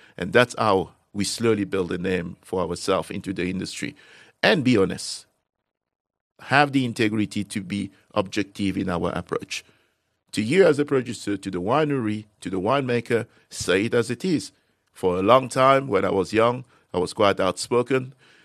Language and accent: English; Mauritius; Growing up in Mauritius, different cultures, being given the access from an early age to different cuisine